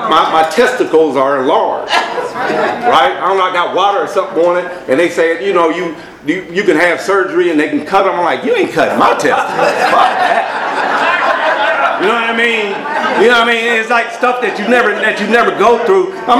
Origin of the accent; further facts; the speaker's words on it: Midwest, United States; I'm from the Midwest.